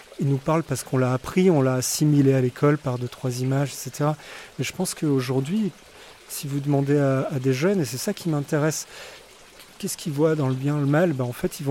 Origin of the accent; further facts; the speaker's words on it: Limoges, Nouvelle-Aquitaine, France; parce que j'ai grandi à Limoges et c'est une ville d'émail.